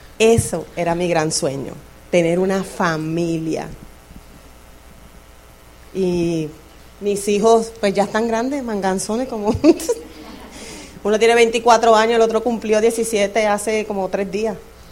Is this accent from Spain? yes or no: no; Puerto Rico; Pues el que si es alguien de Puerto Rico, yo vengo de un residencial público. Un residencial público en mi país, pues es gente de escasos recursos o ninguno, que te dan un apartamento.